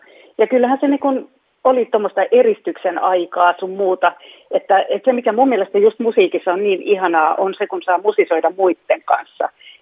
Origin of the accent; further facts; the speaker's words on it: Tampere, Pirkanmaa, Finland; first language Swedish; Finnish is a second language; mä asuin nuoruuteni ja kävin koulua Tampereella, Svenska Samskolan, kun mulla on ruotsi äidinkieli